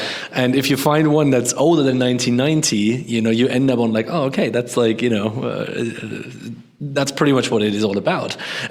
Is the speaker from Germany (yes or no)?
yes; Germany; English is a second language; in my home country of Germany, and you know, I'm in the UK a lot as well